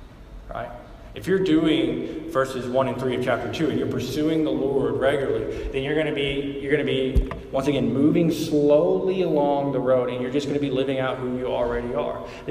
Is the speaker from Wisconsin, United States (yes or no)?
no; Alabama, United States; So, I grew up in the Deep South, like Alabama, country south.